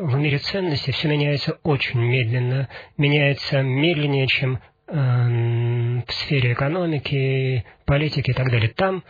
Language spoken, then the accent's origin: Russian; Perm, Perm Krai, Russia; уважаемые пермяки, но мне так кажется, я сам пермяк.